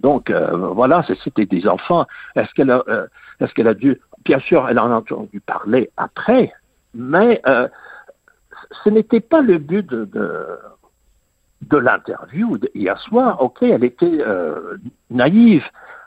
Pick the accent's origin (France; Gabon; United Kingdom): United Kingdom; England; Mais là, j'ai grandi en Angleterre